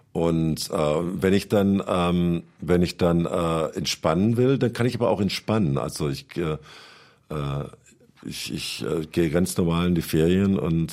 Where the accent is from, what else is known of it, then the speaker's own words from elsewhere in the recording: Sindelfingen, Baden-Württemberg, Germany; Ich komme aus Sindelfingen, das ist nahe bei Stuttgart